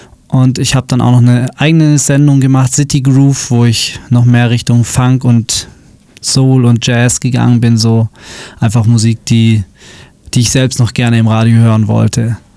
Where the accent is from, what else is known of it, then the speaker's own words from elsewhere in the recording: Schwäbisch Hall, Baden-Württemberg, Germany; ich bin in Schwäbisch Hall groß geworden. Also ich habe hier 19 Jahre gelebt, bin hier zur Schule gegangen und meine Mutter wohnt noch in Schwäbisch Hall.